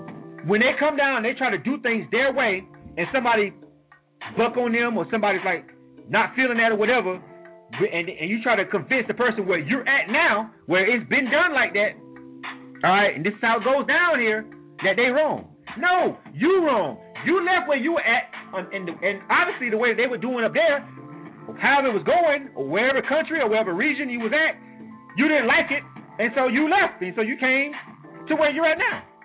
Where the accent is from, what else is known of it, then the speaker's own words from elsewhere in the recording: the South, United States; And I'm born and raised in the South. I've been in every state in the South.